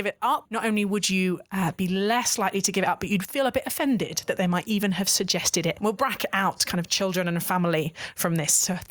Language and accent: English; United Kingdom; also emotionally awkward as a British person to be sincere and honest about the things that we hold sacred, because our wonderful national trait of irony